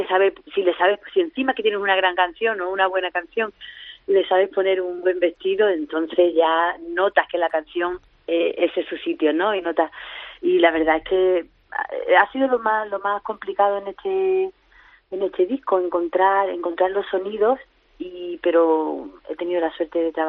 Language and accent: Spanish; Andalusia, Spain; accent: Andalusian; yo iba con mi acento andaluz, que a ellos les sonaba dulce, les sonaba bonito también.